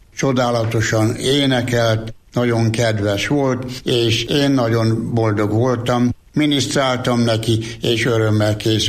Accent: Vállaj, Szabolcs-Szatmár-Bereg, Hungary; Vállai származású vagyok.

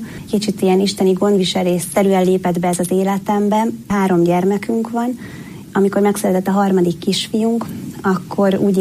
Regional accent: Budapest, Hungary; én a 16. kerületben Rákosztán Mihályon nőttem föl Budapesten

